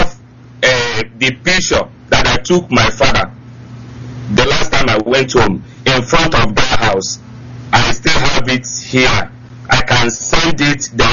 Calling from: Togo; I'm calling from Togo.

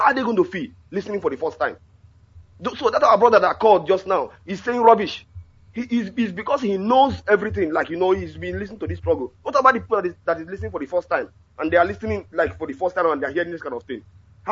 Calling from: Sweden; Once again … I'm calling from Sweden.

